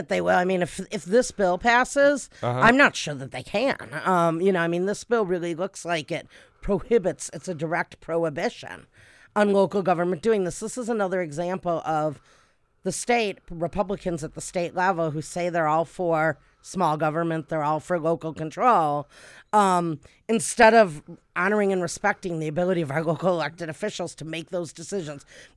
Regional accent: United States; I grew up on the Illinois-Indiana border and can remember that toll road very well.

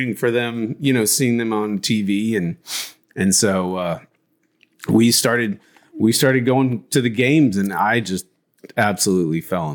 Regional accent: Jacksonville, Florida, United States; I couldn't stand Jacksonville

